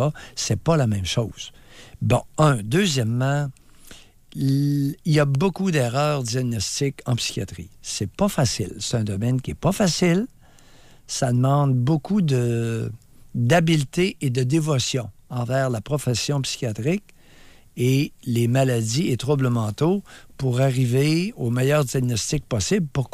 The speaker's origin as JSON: {"language": "French", "town": "Normandin", "region": "Quebec", "country": "Canada", "said": "Je viens de Normandin, au Lac-Saint-Jean."}